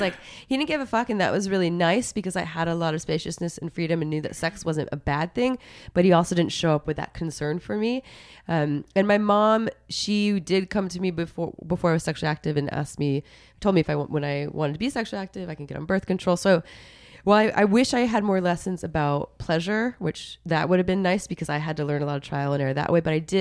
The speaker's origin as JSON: {"language": "English", "town": "Santa Cruz", "region": "California", "country": "United States", "tie": "born or raised there", "said": "And so I was raised in Santa Cruz, California. So a little more open-minded and liberal city."}